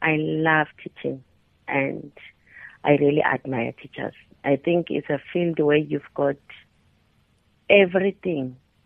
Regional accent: Matsulu, Mpumalanga, South Africa; I was born and bred in Matsulu. I attended school in Matsulu. Yeah, I never left Matsulu.

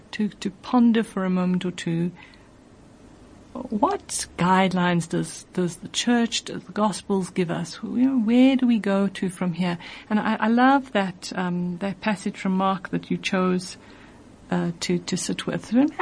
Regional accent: South Africa; We South Africans, now we're all South African, Rainbow Nation, but we don't like anybody from anywhere else.

